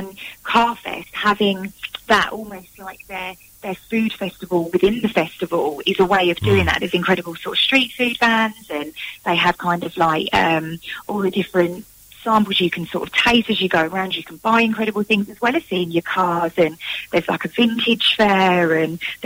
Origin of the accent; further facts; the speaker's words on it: Edmonton, London, United Kingdom; growing up in Edmonton, where I'm from